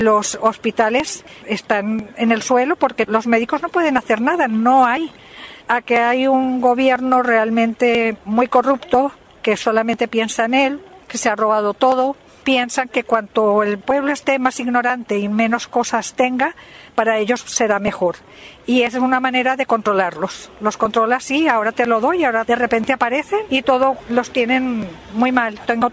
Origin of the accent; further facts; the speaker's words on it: Venezuela; now in Spain; concretamente yo nací en Venezuela y allí me crié